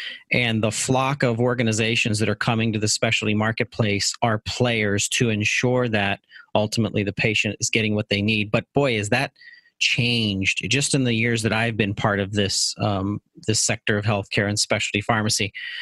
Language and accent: English; Pittsburgh, Pennsylvania, United States; and I'm from Pittsburgh, so Statlanders was a big part of the history of that.